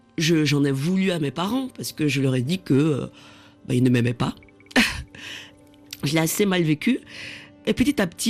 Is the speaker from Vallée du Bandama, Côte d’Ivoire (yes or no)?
no; Yopougon, Abidjan, Côte d’Ivoire; quand j'étais petite, encore à Yopougon